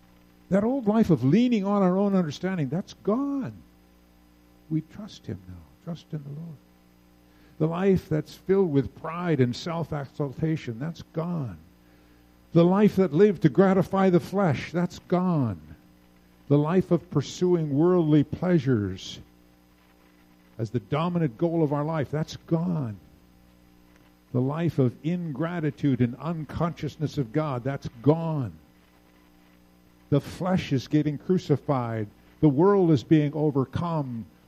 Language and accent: English; Lynden, Washington, United States; I grew up in Linden, Washington, on a dairy farm a little to the northwest of Linden.